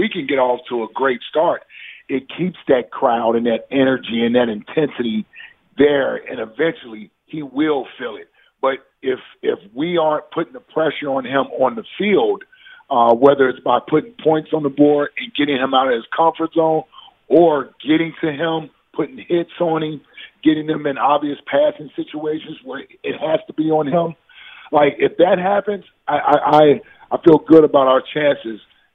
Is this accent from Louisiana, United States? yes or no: no; Cincinnati, Ohio, United States; I'm from Cincinnati.